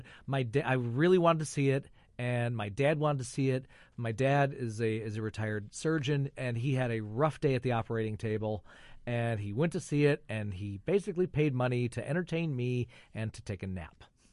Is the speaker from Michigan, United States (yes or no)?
yes; Flint, Michigan, United States; I always remember I was 10, and I grew up in Flint, Michigan, and we had the Grand Blanc a twin cinema in Grand Blanc, Michigan.